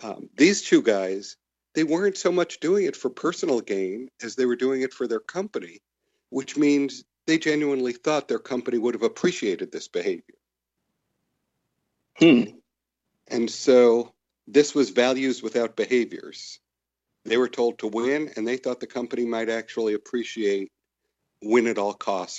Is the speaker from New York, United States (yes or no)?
yes; New York, United States; I'm originally from New York, so that's not how I was raised.